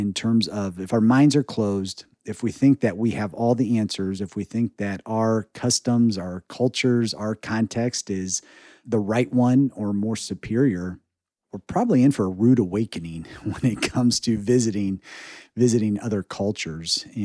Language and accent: English; Indiana, United States; you know, we're from Indiana and you smile at strangers all the time.